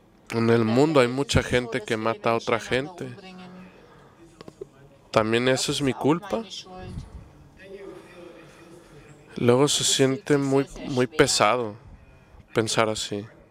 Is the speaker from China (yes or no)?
yes; China; Yo vengo de China